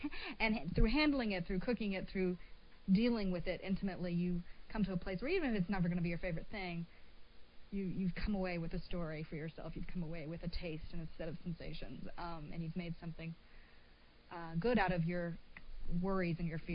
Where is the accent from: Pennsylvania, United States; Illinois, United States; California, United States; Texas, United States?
Texas, United States; born there; now in New York, United States; I am Texan by birth. I came up here to the Northeast for college and have been in New York since I graduated